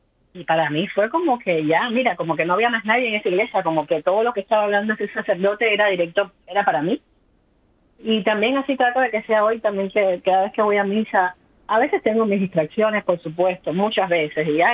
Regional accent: Havana, Cuba; also born or lived in Cienfuegos; now in Birmingham, United States; nací en Cuba, como bien dijiste, nací en Cienfuegos, que está al centro sur del país, y luego nos mudamos a La Habana cuando yo era muy pequeñita, y ahí crecí, ahí pasé toda mi vida escolar

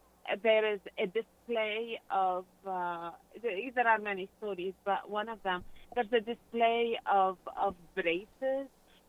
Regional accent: Lebanon; I grew up in Lebanon, and there's not one favor that we ask him that he did not help us with.

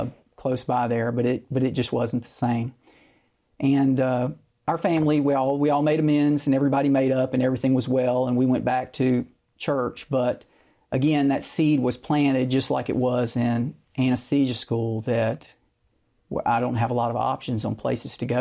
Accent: Mississippi, United States; I'm fortunate to get a job back in Hattiesburg, which is the town very near my hometown. And we moved into one of my parents' rental houses right down the road from where my parents live and where I grew up.

